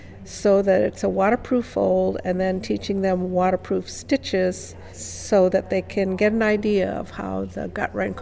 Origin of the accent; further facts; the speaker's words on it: Kodiak, Alaska, United States; also born or lived in Old Harbor; First of all … from Kodiak Island. … I was born in Old Harbor Village.